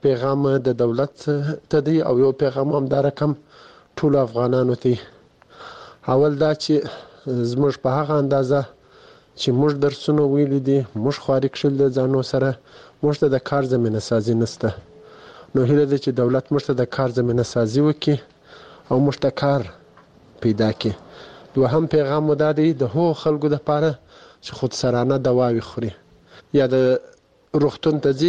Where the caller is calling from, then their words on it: Kandahar, Afghanistan; دا کندهار ولایت دا سور لسمینا یس خطا سو تا پیغام اجدم. زه دلته په کندهار کې په یو شخصي روغتون کې د فارمسیست په حیث دنده اجرا کوم.